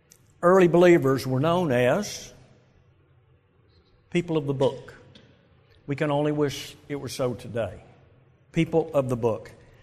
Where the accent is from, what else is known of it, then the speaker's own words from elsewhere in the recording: Scotland, United Kingdom; I am from Scotland, but I'm from South Scotland